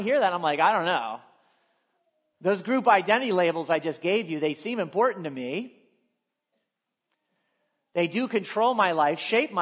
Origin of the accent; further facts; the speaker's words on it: Ohio, United States; I'm male. I'm white. I'm American. I'm from Ohio.